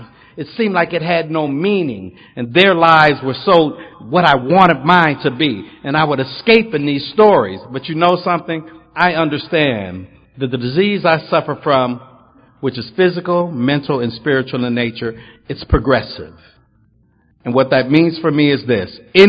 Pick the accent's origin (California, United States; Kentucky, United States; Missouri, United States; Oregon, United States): California, United States; Watts; And in my neighborhood where I grew up in Watts, y'all, and tough place to grow up.